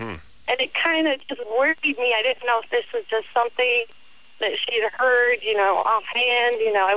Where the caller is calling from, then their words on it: Anchorage, Alaska, United States; Yep, I'm calling from Anchorage. It took me a long time to get through.